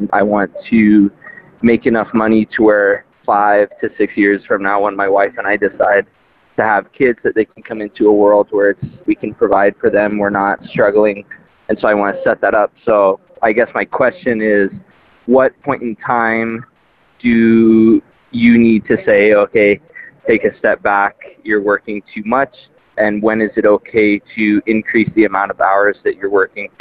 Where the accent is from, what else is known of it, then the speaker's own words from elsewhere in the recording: Scottsdale, Arizona, United States; I'm from Scottsdale, Arizona. I am a strength coach. I'm 20, got married young at 19.